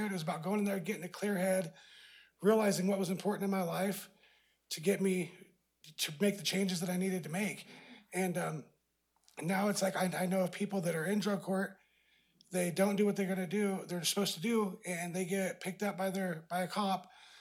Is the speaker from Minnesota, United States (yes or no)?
no; Siletz, Oregon, United States; I grew up in Siletz my whole life.